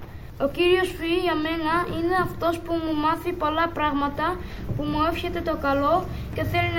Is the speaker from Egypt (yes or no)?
yes; Egypt; now in Greece; και κατάγομαι από την Αίγυπτο.